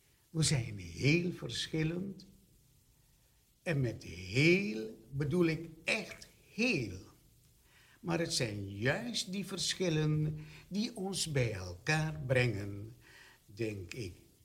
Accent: Suriname; Ik zeg altijd, ik blijf Surinamer. Ik spreek ook nog altijd Suriname, soms zelfs op het werk met mijn blanke of witte collega's.

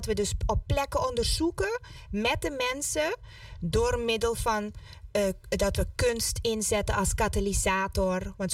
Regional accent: Curaçao; born there; En ik ben zelf ook geboren op Curaçao.

